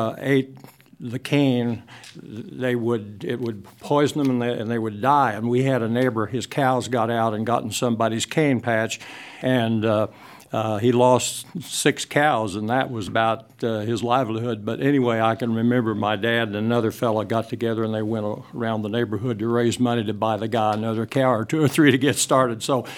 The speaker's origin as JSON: {"language": "English", "region": "Missouri", "country": "United States", "tie": "born or raised there", "said": "I grew up in Southwest Missouri on a small farm where I learned the value of hard work"}